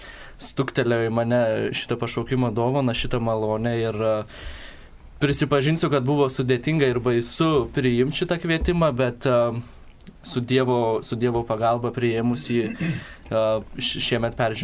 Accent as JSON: {"language": "Lithuanian", "town": "Radviliškis", "region": "Šiauliai County", "country": "Lithuania", "said": "nes pats esu iš Radviliškio"}